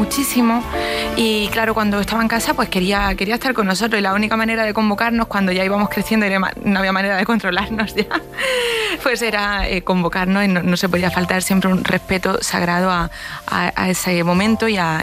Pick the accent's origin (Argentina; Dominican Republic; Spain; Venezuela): Spain; Granada, Andalusia; also born or lived in Madrid; Nací en Madrid, pero me crié en Granada, exacto, sí.